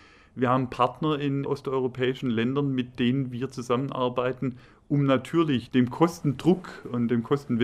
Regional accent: Bondorf, Baden-Württemberg, Germany; Ich komme aus Bohndorf im Landkreis Böblingen, wohne also auch hier im Landkreis

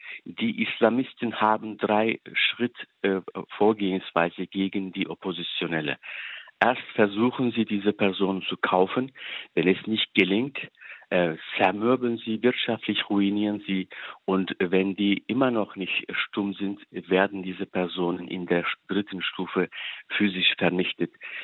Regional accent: Turkey; moved away as an adult; now in Germany; ich bin in der Türkei geboren, aufgewachsen und im Erwachsenenalter als frisch gebackener Anwalt kam ich 1990 nach Deutschland. Ich habe hier dann Deutschkurs besucht

